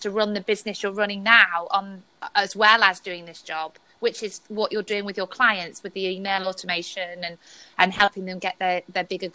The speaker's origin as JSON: {"language": "English", "region": "England", "country": "United Kingdom", "said": "and I'm English."}